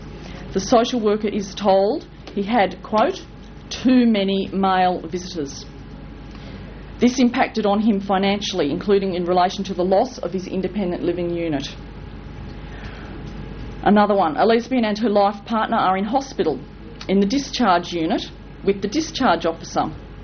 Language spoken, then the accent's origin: English; Sydney, New South Wales, Australia; also born or lived in Central Australia; now in Adelaide, Australia; We are both originally from Sydney. We then lived in Central Australia for over a decade, and we're now living in Adelaide